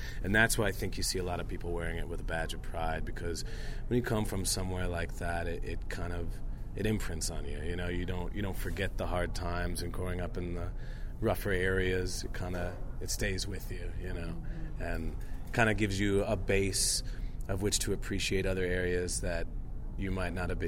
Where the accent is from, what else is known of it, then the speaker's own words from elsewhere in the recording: Chicago, Illinois, United States; growing up in Chicago, I loved it, but I was only used to that one vibe of a place and existing there and doing all that.